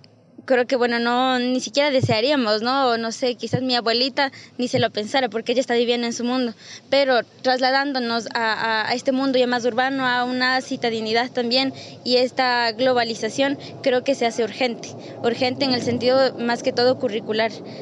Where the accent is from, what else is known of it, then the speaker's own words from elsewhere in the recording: Otavalo, Ecuador; first language Quichua; soy de Ecuador, de dos pueblos indígenas, de Otavalo y de Cotopaxi, y mi nacionalidad es Quichua y el idioma es Quichua.